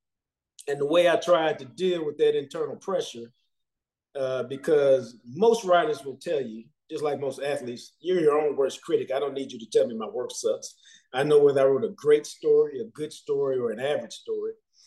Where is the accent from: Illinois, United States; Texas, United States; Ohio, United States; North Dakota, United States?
Texas, United States; Dallas; I live in Dallas. I'm from Dallas.